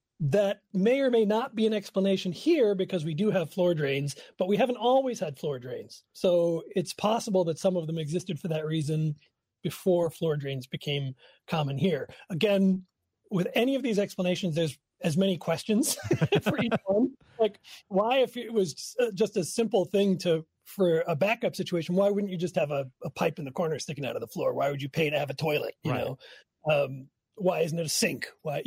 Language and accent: English; New York City, New York, United States; now in Milwaukee, United States; Yeah, you know, I grew up in New York City and I never saw one. So when I moved to Milwaukee and we moved into my grandparents' house, they had one in the basement